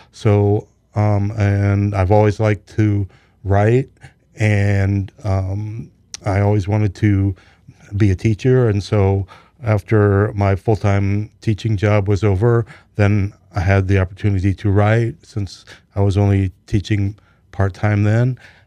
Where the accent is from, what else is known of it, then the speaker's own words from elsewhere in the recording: Illinois, United States; I grew up mainly in the Knox County, Henry County, Peoria County area.